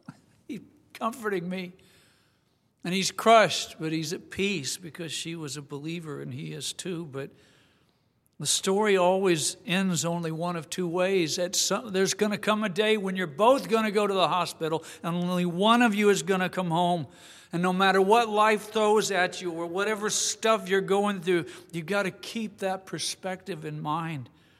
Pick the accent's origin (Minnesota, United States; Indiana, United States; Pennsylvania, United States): Indiana, United States; Greenwood; I'm from Greenwood, but we took a little detour and drove through the places where I grew up. It was almost unrecognizable. I'm not from Greenwood anymore. We went to Whiteland High School.